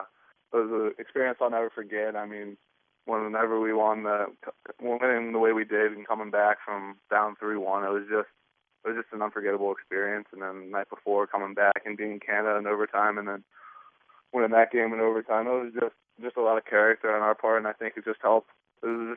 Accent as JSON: {"language": "English", "town": "Pittsburgh", "region": "Pennsylvania", "country": "United States", "said": "I'm from Pittsburgh, so it'd be unbelievable to get drafted by the Penguins."}